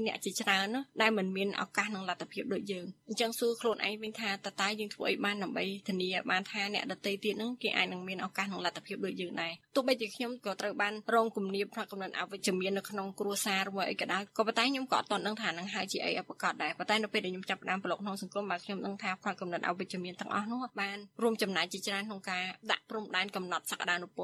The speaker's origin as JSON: {"language": "Khmer", "region": "Phnom Penh", "country": "Cambodia", "said": "ខ្ញុំជាអ្នកភ្នំពេញ"}